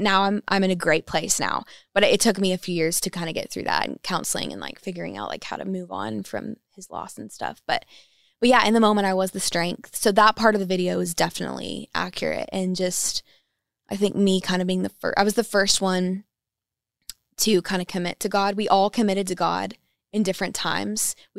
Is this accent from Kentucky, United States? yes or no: yes; Kentucky, United States; And my voice has always been more country growing up in Kentucky. I grew up on bluegrass music and country music.